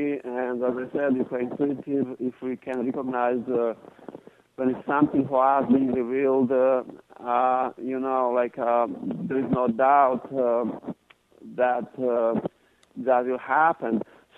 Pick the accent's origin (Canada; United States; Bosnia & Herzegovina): Bosnia & Herzegovina; As you introduced me, I am from Bosnia, and I was born there.